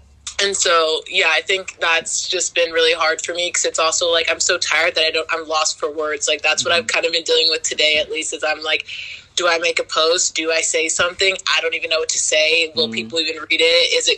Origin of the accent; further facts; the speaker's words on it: Seattle, Washington, United States; I'm from Seattle, Washington.